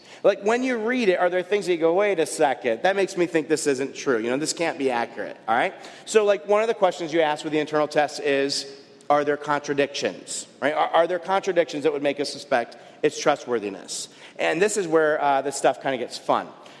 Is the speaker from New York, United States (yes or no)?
yes; Buffalo, New York, United States; I grew up partially in Buffalo, New York, where there's lots of ice and snow.